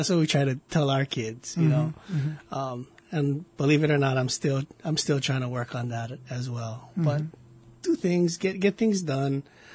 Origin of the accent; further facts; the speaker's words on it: Mililani, Hawaii, United States; Grew up in old Mililani town, down central Oahu, years ago, but it's of course, since then, grown to a booming town. But yeah, back then, it was an up and coming and just actually newly developed town.